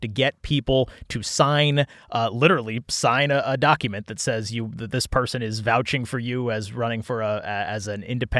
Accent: Pennsylvania, United States; I grew up in Pennsylvania, and I first started covering politics in Pennsylvania

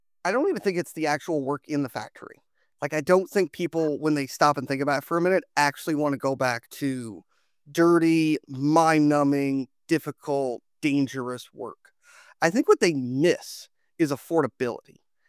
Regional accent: Alabama, United States; So like I grew up in Alabama. My dad worked in one of these steel plants in Birmingham

